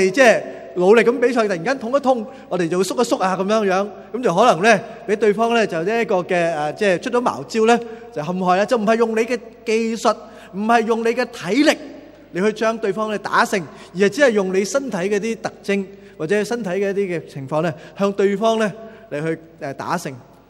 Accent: Hong Kong; 我们香港人就常叫做滚轮泳，在内地或者台湾有些地方翻译成为叫水上芭蕾。

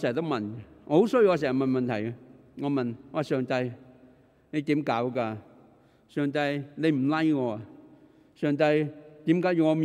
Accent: Tuen Mun, New Territories, Hong Kong; 我想着回屯门的，因为我在屯门大的

